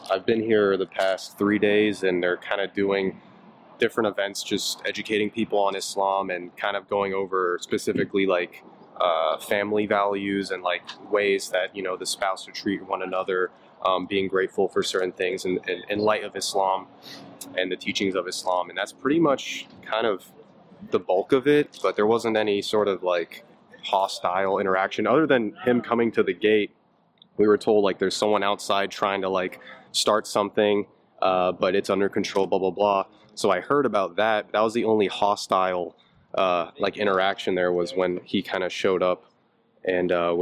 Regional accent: United States; Yeah, I'm American. Yeah. Former Christian too, so, you know.

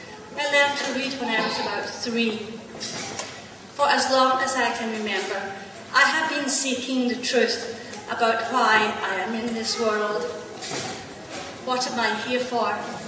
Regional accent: Scotland, United Kingdom; born there; I was born in Scotland to a house which was atheist.

